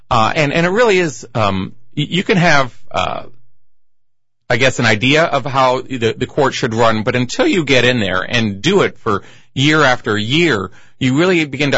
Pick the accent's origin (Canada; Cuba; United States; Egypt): United States; Wenatchee, Washington; I'm not born, but I was raised in Wenatchee. I moved here in 1970.